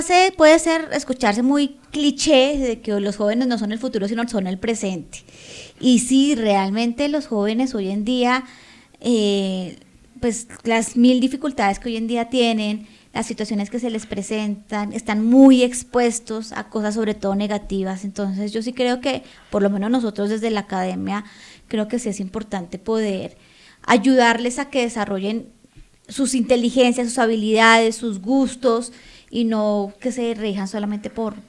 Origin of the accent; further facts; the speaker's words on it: Colombia; Como somos los colombianos.